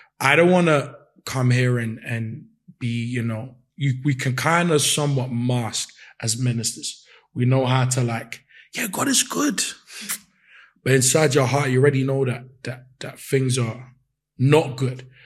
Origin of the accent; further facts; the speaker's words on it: Newham, London, United Kingdom; I was raised in Newham by two Ghanaian